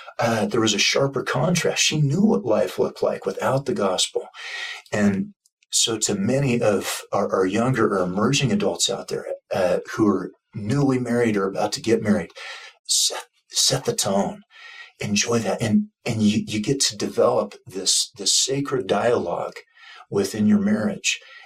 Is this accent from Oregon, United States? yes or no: yes; Oregon, United States; one of my dearest, closest friends from growing up in Oregon, where we're both from